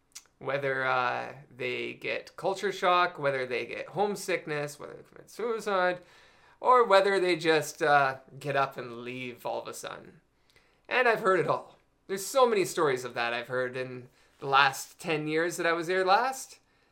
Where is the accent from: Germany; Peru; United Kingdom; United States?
United Kingdom; England; even though I'm from England, where English is born.